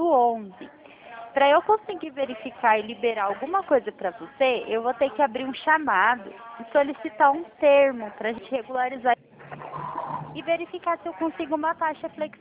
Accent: São Paulo, Brazil; só que eu sou da região do estado de São Paulo.

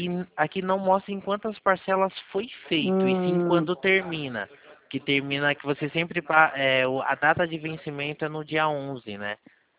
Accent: Valinhos, São Paulo, Brazil; Eu sou aqui de Valinhos.

